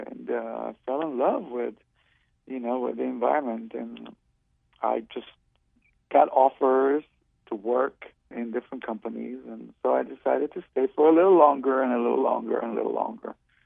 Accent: Israel; Well, I was born in Israel, and when I grew up in Israel, Israel was very, very small and, you know, almost undeveloped.

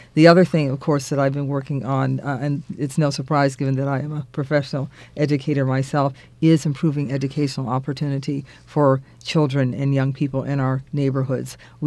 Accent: Cleveland, Ohio, United States; I even, growing up in Cleveland, there was a white minister who was involved in our civil rights movement.

